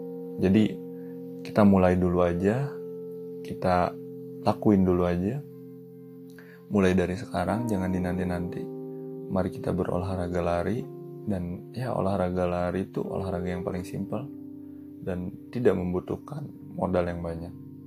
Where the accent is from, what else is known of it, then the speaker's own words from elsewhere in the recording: Cianjur, West Java, Indonesia; Dan gue sendiri pulang ke daerah gue, dari Bogor ke Cianjur.